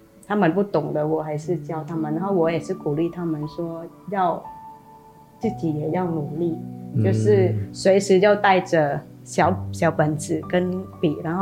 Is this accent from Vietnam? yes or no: yes; Vietnam; 我是中华道明修女会的修女，然后我是来自越南